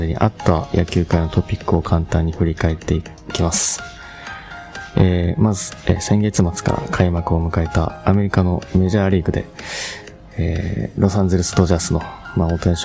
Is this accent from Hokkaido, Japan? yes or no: yes; Hokkaido, Japan; born there; 北海道生まれの一般人が大好きなスポーツの魅力をデータを通じて発信する